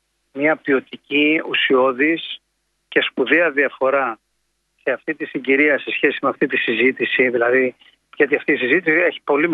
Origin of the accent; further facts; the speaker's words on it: South Aegean, Greece; Το λέμε στην Πάρο, στο χωριό μου